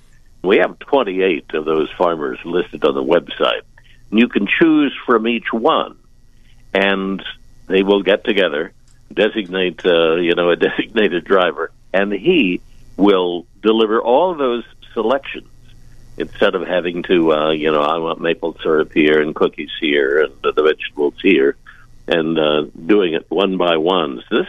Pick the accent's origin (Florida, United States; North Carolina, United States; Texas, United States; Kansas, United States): Kansas, United States; In my hometown area of southeast Kansas, they don't have a hospital. And it's 45 minutes away in Oklahoma.